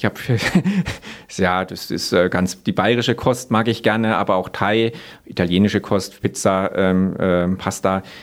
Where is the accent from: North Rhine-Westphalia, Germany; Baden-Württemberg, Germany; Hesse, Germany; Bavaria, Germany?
Bavaria, Germany; Coburg; Ich bin aufgewachsen in Nordbayern, in Coburg, habe dann in Erlangen studiert